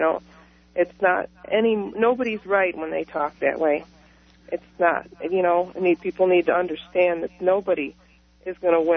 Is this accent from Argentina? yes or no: no; New York, United States; Calm down. I'm from New York. I'm with you here.